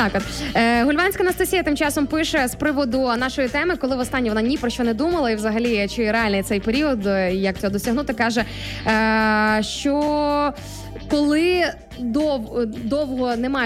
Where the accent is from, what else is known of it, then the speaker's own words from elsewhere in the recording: Sarny, Rivne Oblast, Ukraine; Це місто в Рівненській області, до речі, неподалік мого рідного міста, міста Сарни.